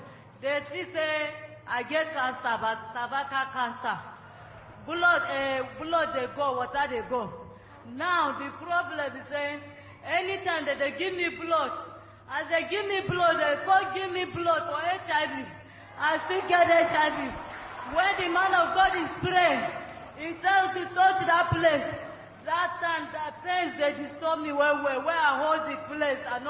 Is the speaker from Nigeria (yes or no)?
yes; Sabo Hussein, Niger State, Nigeria; Niger State.